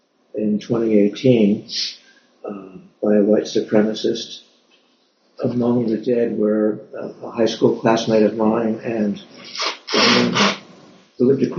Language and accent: English; Pittsburgh, Pennsylvania, United States; So, so I grew up in Pittsburgh, as did Eve. I was raised Jewish, although secular.